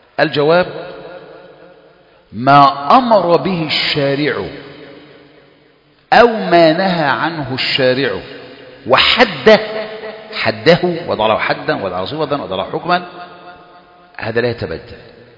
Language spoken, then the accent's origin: Arabic; Egypt; عندنا في مصر